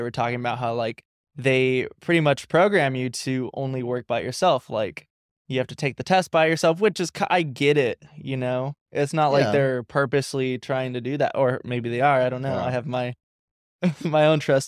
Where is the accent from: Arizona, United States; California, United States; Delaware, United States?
California, United States; now in Florida, United States; I'm from California, by the way.